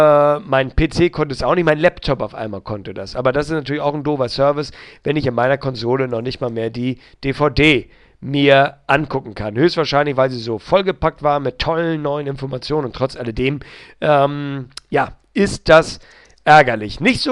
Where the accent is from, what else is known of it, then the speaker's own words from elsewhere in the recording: Hamburg, Germany; ich komme aus der Stadt des Kiezes, ich komme aus Hamburg, ich glaube, ich bin nicht prüde.